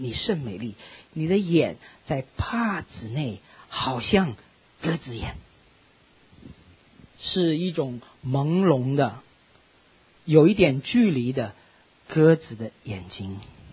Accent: Shaanxi, China; also born or lived in Beijing; 像我们陕西人啊，像我们这个很多弟兄姐妹，对不对啊，都有口音。其实我在北京待了很多年，其实还是有口音，讲普通话还是不标准。

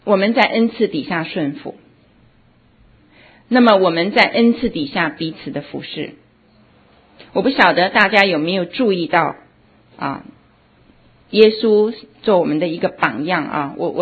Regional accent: China; 我们就说我们中国人喜欢用一个字

